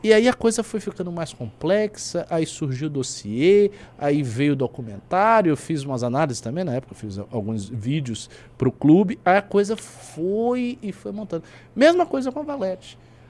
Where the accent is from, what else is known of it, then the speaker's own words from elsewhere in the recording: Bahia, Brazil; Eu sou baiano.